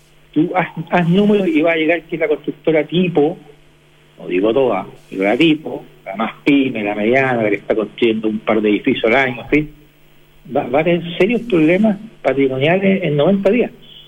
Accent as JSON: {"language": "Spanish", "country": "Chile", "said": "Los gremios nuestros, como chilenos"}